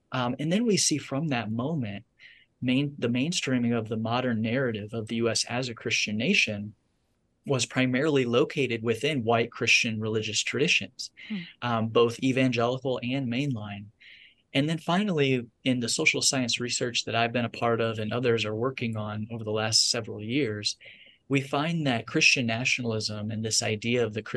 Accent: Indiana, United States; I grew up in Northern Indiana, a small town. You know, the last 80 years or so, it's hovered between 1500 and 2000 people. And, you know, my backyard was a cornfield.

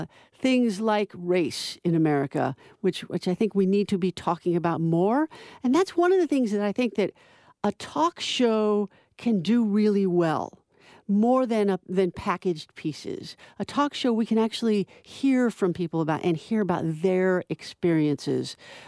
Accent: Las Vegas, Nevada, United States; also born or lived in Chicago; I'm coming here from Las Vegas. I grew up in Las Vegas, so I was in Chicago for 23 years, went back to Vegas about 4.5 years ago with my then 11-year-old daughters

